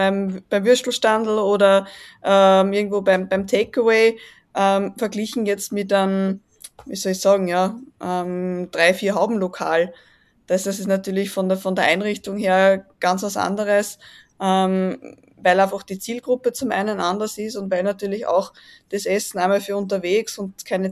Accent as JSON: {"language": "German", "country": "Austria", "said": "ich komme aus Österreich, wie man sicherlich auch am Dialekt hört."}